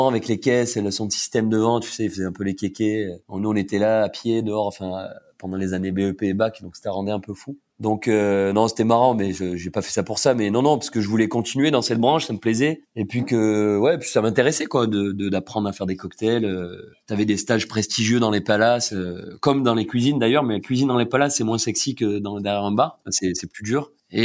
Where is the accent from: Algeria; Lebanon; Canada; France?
France; Cassis, Provence-Alpes-Côte d'Azur; Comme j'avais fait des saisons à Cassis parce que j'ai grandi à Cassis